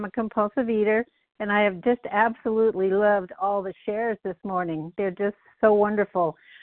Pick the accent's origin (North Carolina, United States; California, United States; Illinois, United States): California, United States; Claremont; I'm from Claremont, California.